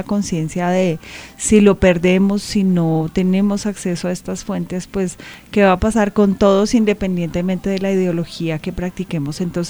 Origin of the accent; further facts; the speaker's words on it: Colombia; recobrar pues digamos el sentido incluso de lo que somos como colombianos